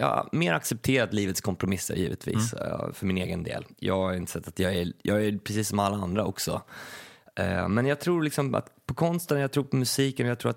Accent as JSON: {"language": "Swedish", "town": "Stockholm", "region": "Stockholm County", "country": "Sweden", "said": "jag som var från innerstan, en hyresrätt i innerstan, kände liksom där, jag kom ju från Östermalm, Karlaplan."}